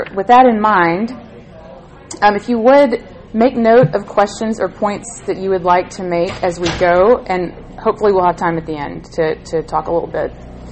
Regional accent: Alabama, United States; also born or lived in Nashville; I am from Nashville, Tennessee. I grew up in Northwest Alabama

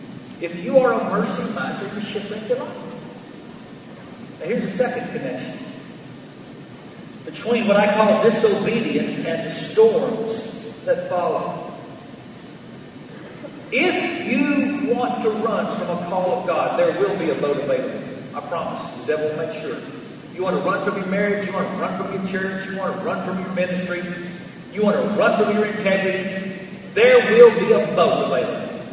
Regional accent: Dallas, Texas, United States; I grew up in South Oakland in South Dallas, back in a time of tremendous racial tension.

